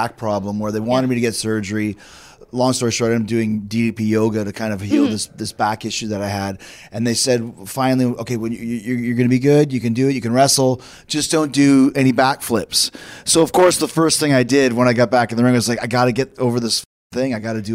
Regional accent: Long Island, New York, United States; I'm from Island.

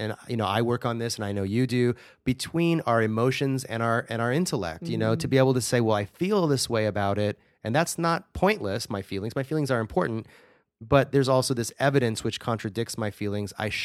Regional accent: United States; short term, I'm concerned, especially as an American, about the state of our democracy.

